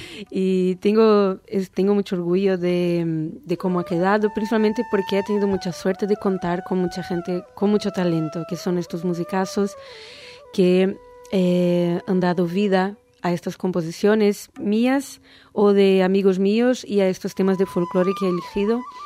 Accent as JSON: {"language": "Spanish", "country": "Brazil", "second_language": "Spanish", "said": "vengo de Brasil, pero siempre me gustó investigar otros estilos"}